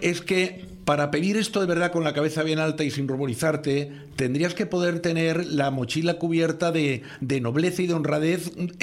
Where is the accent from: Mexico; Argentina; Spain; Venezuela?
Spain; Canary Islands; Como canario y como ciudadano de aquí, como padre y como ser humano, me molesta.